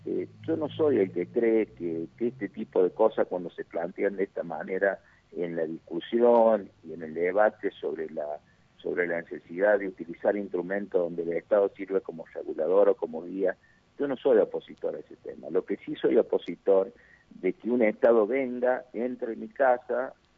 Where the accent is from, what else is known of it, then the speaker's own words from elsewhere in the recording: Villa de Soto, Córdoba, Argentina; yo soy de Villa de Soto, departamento Cruz del Este.